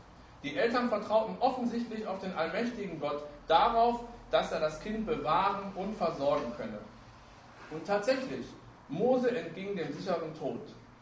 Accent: Essen, North Rhine-Westphalia, Germany; Ich weiß nicht, wer unter uns schon mal in meiner Heimatstadt Essen gewesen ist

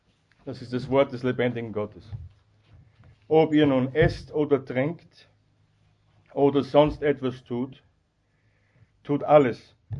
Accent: Austria; und das sage ich als Österreicher, ganz unbescheiden

